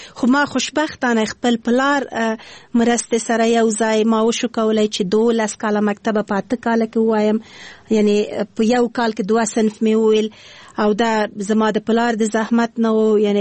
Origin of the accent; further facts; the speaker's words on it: Kabul, Afghanistan; born there; زه د اصلا پلار مې د خوست ده، مور مې د پکتیا ده، او زه په خپله کابل کې زیږیدلی یم خو په هر صورت د خوست سیل کېږم.